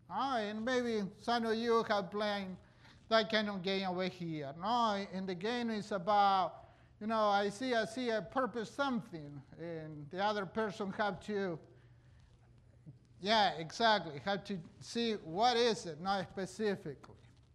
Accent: Argentina; I grew up in Argentina, very, very south.

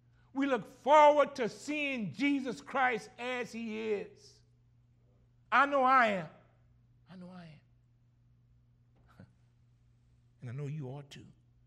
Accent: Gramercy, Louisiana, United States; You know, growing up in Gramercy, it was a wonderful thing to, I see it now, it wasn't then, but it was a wonderful thing to receive hand-me-downs.

